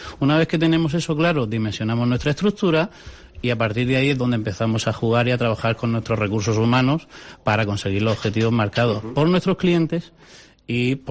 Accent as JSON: {"language": "Spanish", "region": "La Rioja", "country": "Spain", "said": "Y soy riojano también. A partes iguales."}